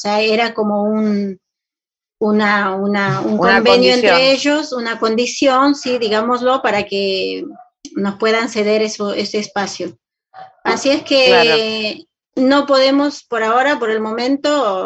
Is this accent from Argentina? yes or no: no; Peru; 13 de nosotras somos peruanas